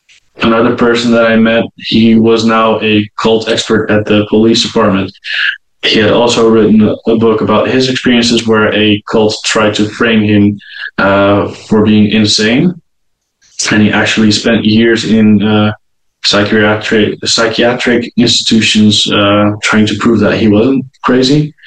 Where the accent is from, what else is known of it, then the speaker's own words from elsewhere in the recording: Netherlands; The part where I grew up in the Netherlands, we didn't hear the name Chuck Smith ever.